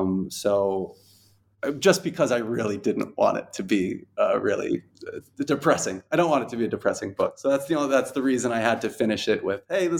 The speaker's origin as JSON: {"language": "English", "region": "Rhode Island", "country": "United States", "lives_now": "Dubai, United Arab Emirates", "said": "I'm from Rhode Island, so it would be like Boston, Providence, New York, that kind of area."}